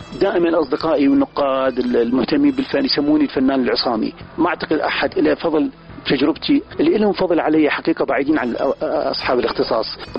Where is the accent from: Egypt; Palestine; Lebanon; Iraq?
Iraq; moved away; also born or lived in Jordan / Yemen; فعشت بالأردن فترة مظلمة، طلعت من العراق بهوس أوروبا والخارج والعالم،